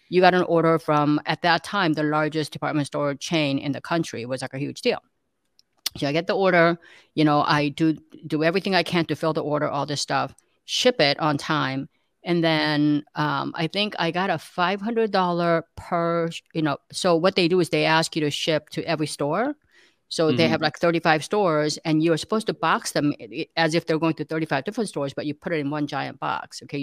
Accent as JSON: {"language": "English", "country": "South Korea", "tie": "born or raised there", "moved": "yes", "lives_now": "United States", "said": "like Adam said, and I can just say that I grew up in South Korea. I came here as an immigrant. My parents came here"}